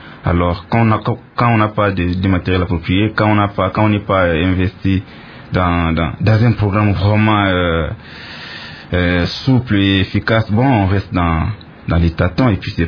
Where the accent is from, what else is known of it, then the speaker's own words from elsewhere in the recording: DR Congo; c'est ici chez nous au Congo.